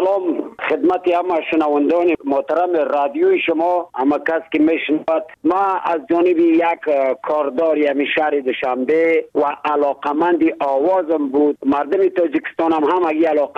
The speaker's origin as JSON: {"language": "Persian", "region": "Badakhshan", "country": "Afghanistan"}